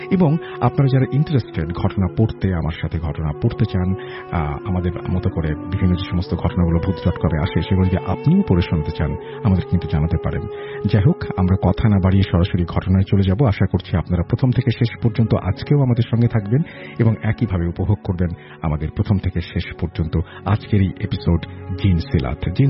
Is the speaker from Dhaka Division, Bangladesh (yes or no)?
no; Uttar Barabhita, Rangpur Division, Bangladesh; আমি এবার intermediate first ইয়ারে পড়ি। আমার বাড়ি কুড়িগ্রাম জেলা ফুলবাড়ি উপজেলা বড়ভিটা ইউনিয়নে, এবং আমার গ্রামের নাম উত্তর বড়ভিটা।